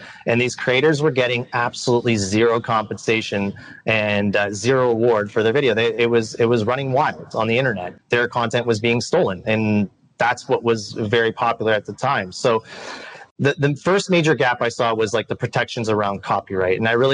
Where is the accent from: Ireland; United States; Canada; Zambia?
Canada; I was born in Canada. I've grown up in Canada my entire life.